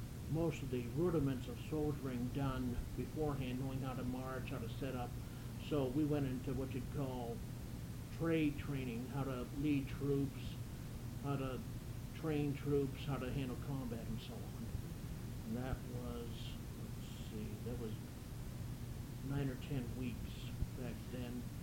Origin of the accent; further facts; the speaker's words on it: Youngstown, Ohio, United States; also born or lived in Warren; I'm a Youngstown native, born and raised in Youngstown. Moved around several years since my father was with the Courier Department, so I spent about 5 years moving city to city just about for a year each, and then we moved back to the Youngstown Warren area in 55.